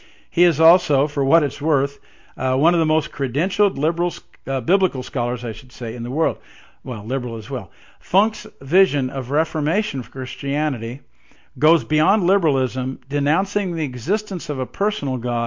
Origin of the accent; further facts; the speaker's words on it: Evansville, Indiana, United States; he is actually from my hometown in Evansville, Indiana, which I'm not particularly proud